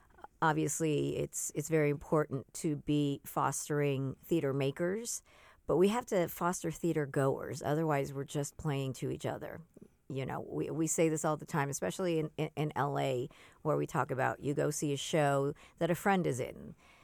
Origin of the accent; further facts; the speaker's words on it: West Coast, United States; Well, you know, I'm a stranger from a strange land coming in here. I'm from the West Coast